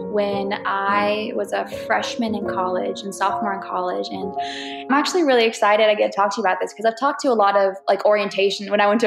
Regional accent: Fayetteville, Arkansas, United States; So I was born and raised in Fayetteville, Arkansas, rodeo home of the Ozarks. And I was baptized in a horse trough

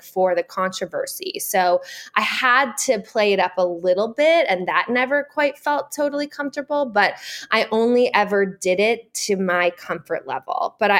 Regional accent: Los Angeles, California, United States; So a lot of people think that I grew up in Laguna Beach or Orange County, but I actually grew up in like the heart of Los Angeles.

